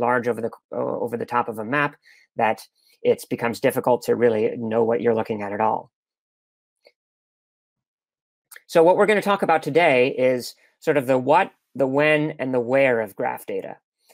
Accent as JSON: {"language": "English", "country": "United States", "said": "Now, I'm an American."}